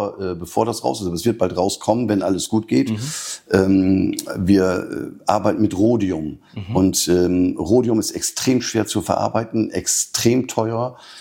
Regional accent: Germany; Aber dann haben wir gesagt, okay, ich bin Deutscher.

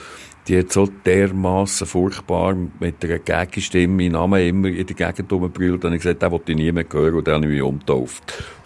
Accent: Lucerne, Switzerland; Ich bin in Luzern aufgewachsen, Luzern hat keine Kultur mit Hockey. Meine Eltern waren Berner gewesen

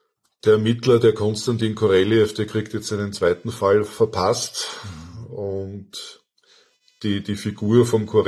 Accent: Austria; ich bin Österreicher, ich lese österreichische Literatur

